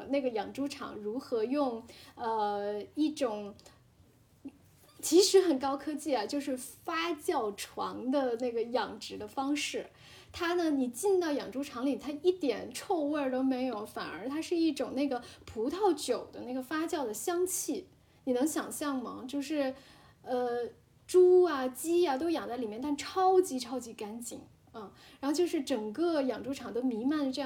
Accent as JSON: {"language": "Chinese", "region": "Beijing", "country": "China", "tie": "born or raised there", "said": "我就出生在那个什刹海边的一个大杂院里面，所以我的童年是有鸟叫的，有虫鸣"}